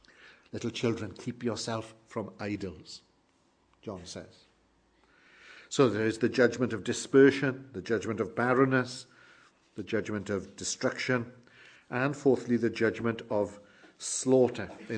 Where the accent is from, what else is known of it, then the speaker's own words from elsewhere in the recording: Wales, United Kingdom; Church I was brought up in South Wales was called Bethel.